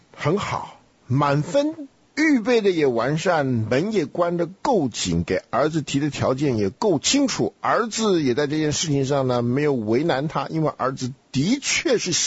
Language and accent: Chinese; Taiwan; 他们对于我这个从台湾来的，还真是有点耐性啊，有点兴趣。